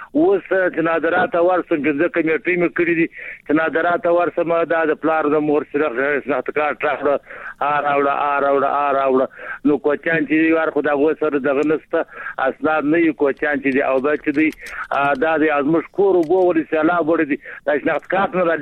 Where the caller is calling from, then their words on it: Kot, Nangarhar, Afghanistan; د کوټ سم د کوټ سم ټلیفون کړی